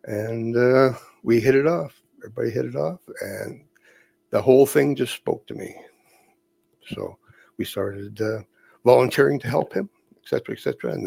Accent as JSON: {"language": "English", "country": "Germany", "accent": "German", "said": "I was getting harassed because of my German name and my German accent, which I had got. And so we talked to a Scottish friend, and I decided I should get rid of my German accent, which I did."}